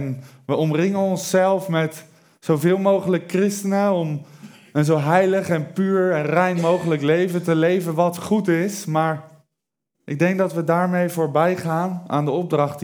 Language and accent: Dutch; Alphen aan de Rijn, South Holland, Netherlands; Ik kom van Alphen aan de Rijn, Nieuwkoop, klein plaatje. Ik denk niet dat iemand dat kent. Kijk! Ik ben 24 jaar en 3 jaar geleden heb ik Jezus ontmoet.